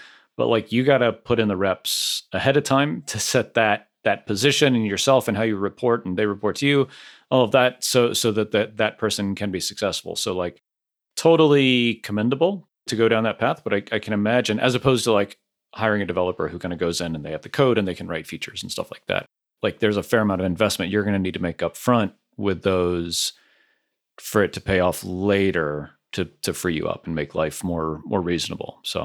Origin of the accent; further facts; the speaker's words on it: Florida, United States; growing up in Florida, it's like, oh my gosh, it's 60 degrees.